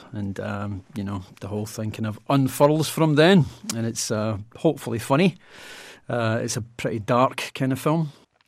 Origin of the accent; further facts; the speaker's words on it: Glasgow, Scotland, United Kingdom; growing up in Glasgow